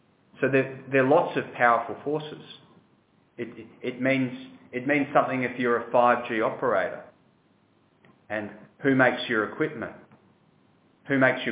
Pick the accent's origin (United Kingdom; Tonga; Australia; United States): Australia; It's very important to think about as an Australian. 80% of our iron ore goes to China